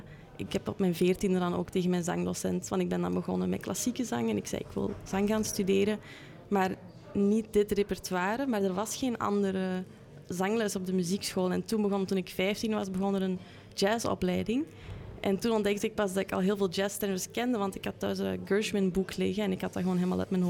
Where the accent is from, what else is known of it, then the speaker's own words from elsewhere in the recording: Turnhout, Flanders, Belgium; born there; Turnhout.